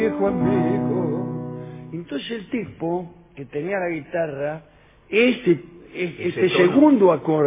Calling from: Buenos Aires, Argentina; de Villa Pueyrredón.

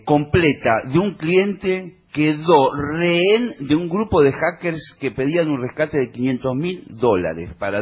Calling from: Córdoba, Argentina; de Córdoba.

